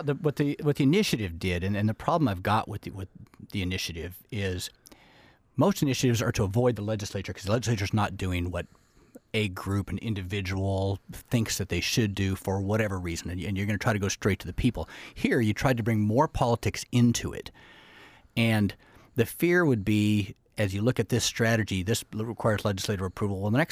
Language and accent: English; King Salmon, Alaska, United States; I'm from King Salmon. I grew up in King Salmon.